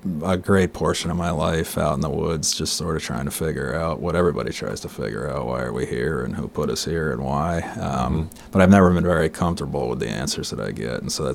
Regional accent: Connecticut, United States; also born or lived in Alaska; I grew up in Connecticut, and so

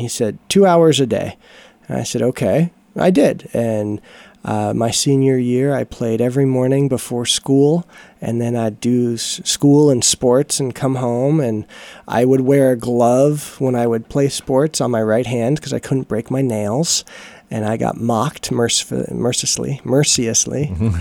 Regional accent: Denver, Colorado, United States; also born or lived in Oklahoma / Boston; Yeah, I was born in Oklahoma, raised in Denver, Colorado, and then I decided I wanted to go to school in the East Coast and went to Boston and went to BU for a year before transferring to New England Conservatory.

